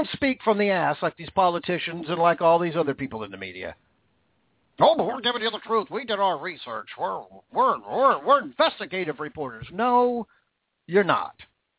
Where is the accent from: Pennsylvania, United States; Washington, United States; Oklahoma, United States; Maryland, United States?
Washington, United States; that mudslide in my home state of Washington yesterday